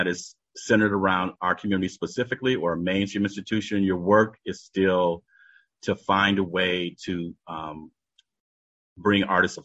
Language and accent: English; Detroit, Michigan, United States; Again, I came from Detroit, where during the pandemic, all the disparities of income, you know, all the different disparities just became exacerbated, right?